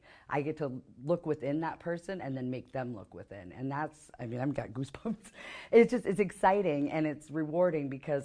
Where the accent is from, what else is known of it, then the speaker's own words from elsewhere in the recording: Oregon, United States; Being born and raised in Oregon, it's very outdoorsy, but I was a very heavy child.